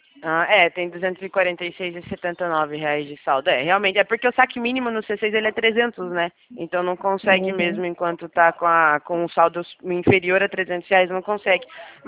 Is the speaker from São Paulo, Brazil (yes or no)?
no; Curitiba, Paraná, Brazil; sou aqui de Curitiba mesmo, tá bom?